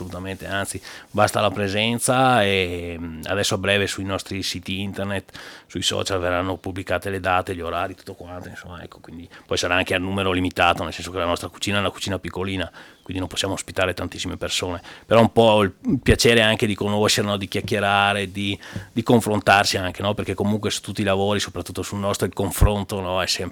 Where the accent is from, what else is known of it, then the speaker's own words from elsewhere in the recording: Sappada, Friuli-Venezia Giulia, Italy; Io vengo da Sappade, no? Sappade è detto anche il paesino del sole